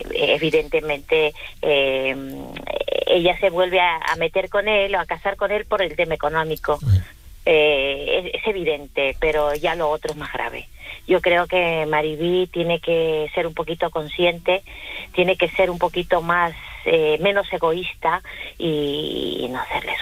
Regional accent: Peru; now in Spain; yo soy de Perú, ¿sabes? Y en mi país es muy normal infidelidad

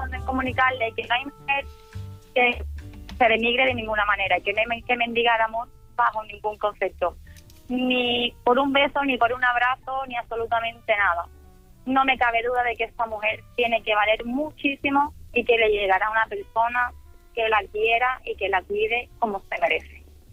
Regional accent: Cádiz, Andalusia, Spain; De Cádiz.

